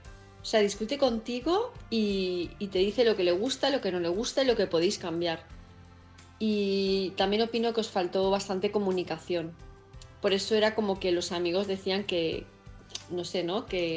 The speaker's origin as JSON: {"language": "Spanish", "town": "Palma", "region": "Balearic Islands", "country": "Spain", "said": "de Palma de Mallorca"}